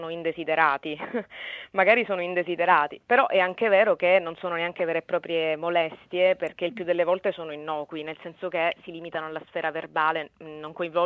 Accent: Messina, Sicily, Italy; Donne che vivono poi in tutte le città, fra Torino, Roma, Messina, da dove vengo io

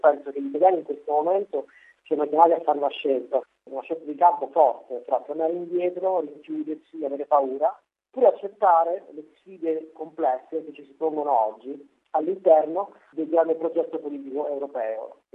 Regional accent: Francavilla al Mare, Abruzzo, Italy; also born or lived in Chieti / Pescara; Sono abruzzese, sono nato a Chieti esattamente 40 anni fa e sono cresciuto tra Francavilla al Mare e Pescara.

